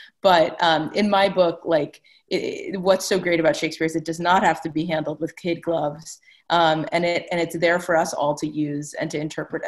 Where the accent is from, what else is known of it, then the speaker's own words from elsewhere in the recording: New York, United States; I'm from New York, so I'd be like, we go on a walk around New York.